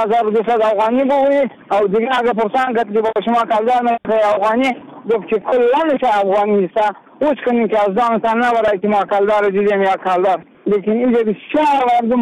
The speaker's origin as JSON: {"language": "Persian", "country": "Afghanistan", "said": "ما از خدمتگارای افغان هستیم از افغانستان هستیم"}